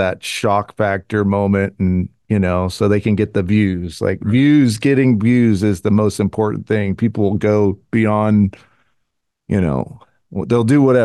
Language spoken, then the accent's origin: English; San Jose, California, United States; And we grew up in San Jose, California. And I had a great upbringing.